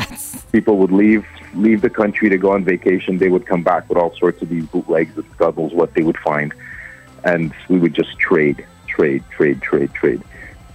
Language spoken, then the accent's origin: English; Dubai, United Arab Emirates; And I grew up in Dubai. It's a desert.